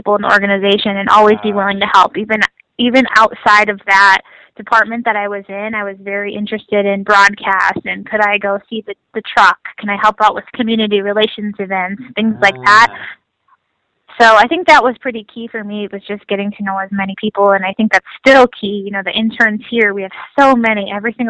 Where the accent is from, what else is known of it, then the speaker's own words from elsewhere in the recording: Milwaukee, Wisconsin, United States; I'm born and raised in Milwaukee and never really left. I went to school here at Marquette University